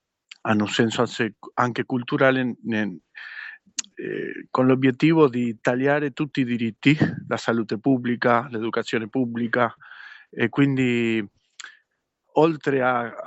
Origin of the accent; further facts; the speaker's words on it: Argentina; Sì, io sono argentino, ma figlio di padovano, emigrato in Argentina con miei nonni, quindi sono argentino di nascita, ma ho...